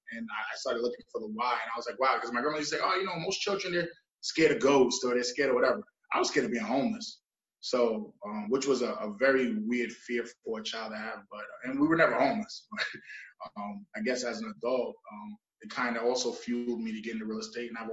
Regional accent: Staten Island, New York, United States; So I'm from Staten Island, New York, born in Staten Island University Hospital, actually, and that's where I'm from.

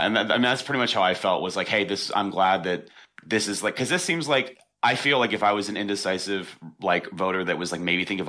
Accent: Washington, United States; But for me, I'm from Washington.

